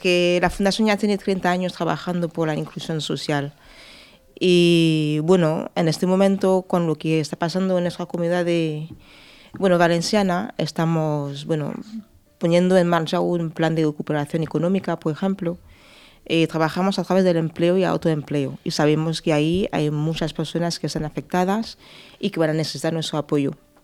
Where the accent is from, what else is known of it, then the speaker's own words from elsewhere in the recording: France; Spanish is a second language; also born or lived in England; yo soy francesa, también he vivido en Inglaterra 20 años